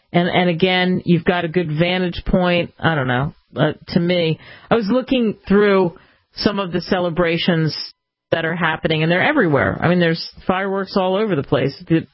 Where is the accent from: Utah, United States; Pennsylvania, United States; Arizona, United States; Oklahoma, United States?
Pennsylvania, United States; because I grew up outside of Philadelphia, and you know, it's all about that.